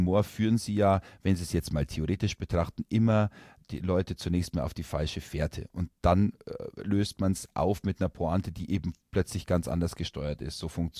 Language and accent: German; Bavaria, Germany; bei uns jetzt hier in Schwaben, wo ich ja verortet bin und wo ja meine Heimat ist und wo ich wohne.